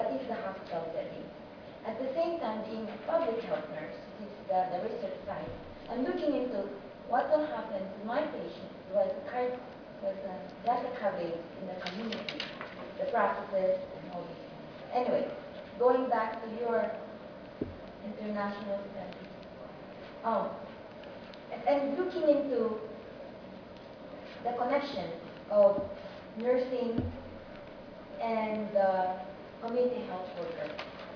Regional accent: New York City, New York, United States; I'm from New York City.

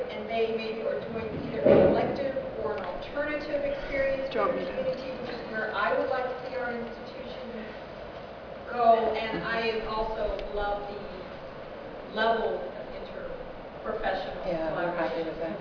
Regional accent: Pennsylvania, United States; because I'm from Pennsylvania.

